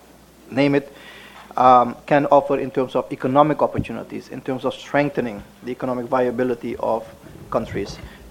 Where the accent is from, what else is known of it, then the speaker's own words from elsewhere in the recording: Suriname; I come from a country which has benefited enormously from this element. I'm from Suriname, which is one of the most diverse population in the Western Hemisphere.